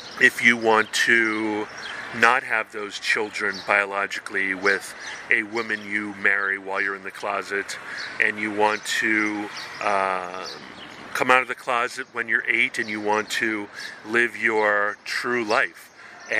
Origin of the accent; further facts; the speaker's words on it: Hawaii, United States; moved away; So I grew up in Hawaii, where being a third spirit or third gender or non-binary or gay, or actually more like transgender or third spirit, was perfectly, completely normal in Hawaii nei.